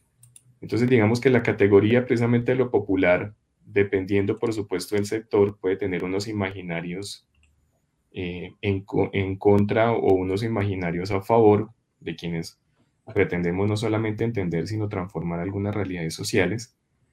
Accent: Colombia; porque realmente aportamos, lo podemos decir como colombianos, una mirada diferencial, ¿no?

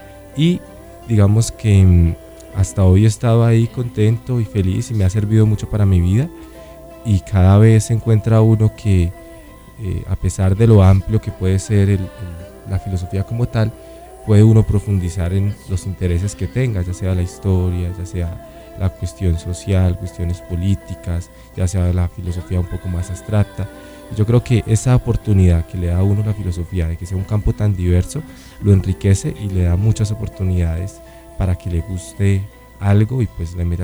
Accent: Tabio, Cundinamarca, Colombia; yo soy de Tabio y estudio acá en Bogotá.

